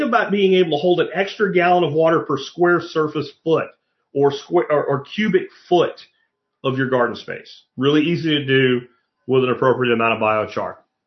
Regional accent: Jacksonville, Florida, United States; I grew up in Jacksonville, Florida, and we would go down there.

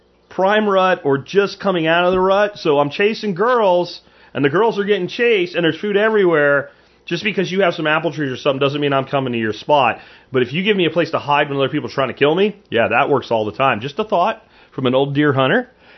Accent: Pennsylvania, United States; I grew up hunting in Pennsylvania, as many of you guys know, and that was our entire family's modus operandi.

